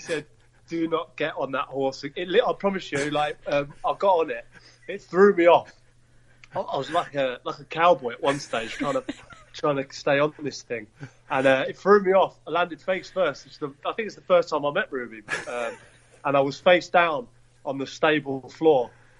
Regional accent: London, United Kingdom; I grew up in West London and QPR was my local team

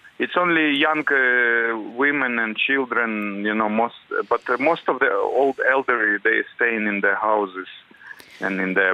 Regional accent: Bila Tserkva, Kyiv Oblast, Ukraine; I'm from Ukraine, just 50 miles south of Kyiv. My parents live there. It's a place called Bila Tserkva.

